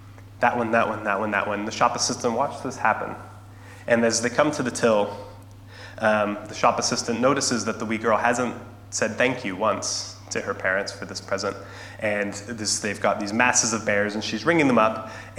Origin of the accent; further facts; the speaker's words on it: Albuquerque, New Mexico, United States; born there; I was born in Albuquerque, New Mexico, to a good family with good structures, with an aunt and uncle that lived in town and grandparents that lived in town